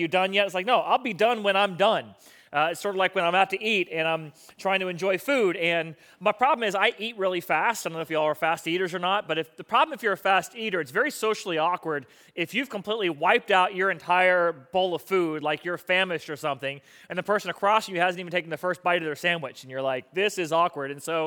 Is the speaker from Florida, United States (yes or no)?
yes; Florida, United States; I grew up here in South Florida, and it's Monday Night Football